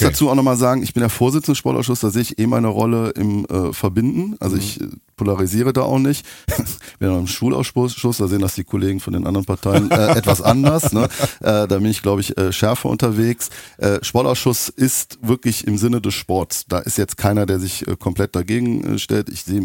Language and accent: German; Euskirchen, North Rhine-Westphalia, Germany; Ja, genau, aus Euskirchen.